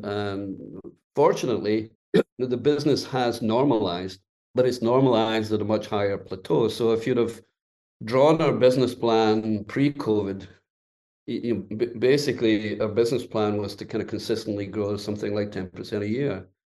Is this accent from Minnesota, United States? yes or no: no; Sedona, Arizona, United States; Sedona. And, you know, I'm probably in the office maybe 5 days out of the month, even though it's in my hometown.